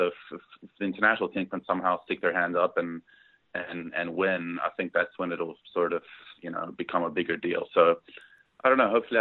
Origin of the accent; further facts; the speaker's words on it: South Africa; being a South African was still a pretty special moment for me to meet Ernie.